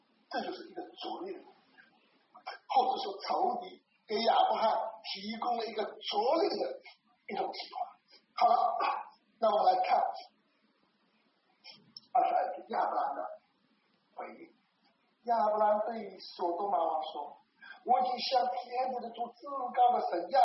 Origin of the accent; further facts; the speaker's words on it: China; 我过去总是说，哎，我们中国人没有在宣讲